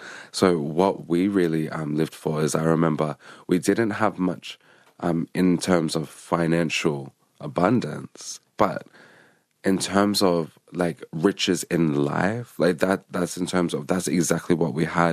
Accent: Auckland, New Zealand; So growing up in Auckland, that's what we had. We had each other.

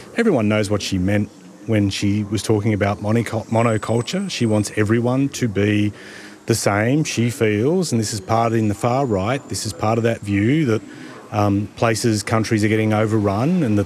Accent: Sydney, New South Wales, Australia; I grew up in Western Sydney with kids who were migrants

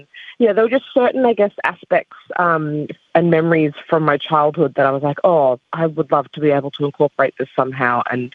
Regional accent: Solomon Islands; being from the Solomons and then having a lot of people ask, like, oh, where are you from? And I'd be like, oh, the Solomons.

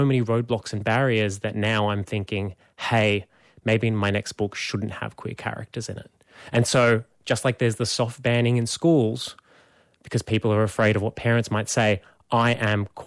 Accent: New South Wales, Australia; I grew up in Erwood.

